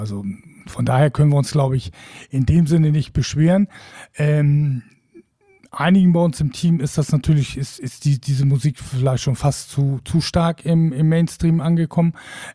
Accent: Wacken, Schleswig-Holstein, Germany; Also wir sind Norddeutsche, wir sind Schleswig-Holsteiner, wir sind, ich bin Wackener

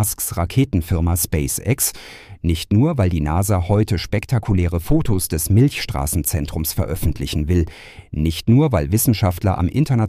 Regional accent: Stuttgart, Baden-Württemberg, Germany; born there; den ich als gebürtiger Stuttgarter natürlich schon seit Jahren für den allerbesten Kicker halte.

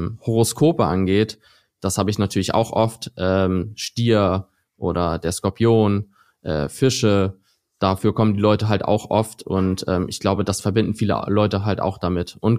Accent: Schleswig-Holstein, Germany; Ja, ich bin halt Kind des Nordens. Ich komme aus der Nähe von Kiel, so ein kleineres Dorf zwischen Hamburg und Kiel. Und ich war halt immer nah am Wasser.

